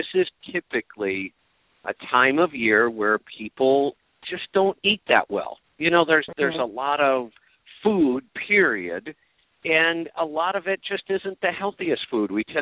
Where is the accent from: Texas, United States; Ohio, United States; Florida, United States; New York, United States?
Ohio, United States; And, you know, I grew up in Ohio.